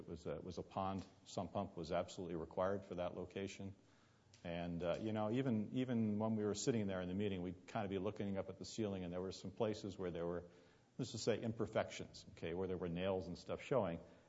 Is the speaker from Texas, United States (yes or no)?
no; Burlington, New Jersey, United States; The assembly that I grew up in Burlington, New Jersey, was called Grace and Peace Chapel